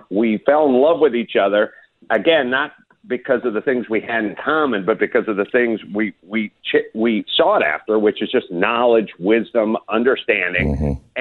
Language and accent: English; North Hollywood, California, United States; I'm an atheist from the San Fernando Valley. He grew up on the East Coast. He went to great schools. He traveled. I never left North Hollywood. I never went to college. I never learned a second language.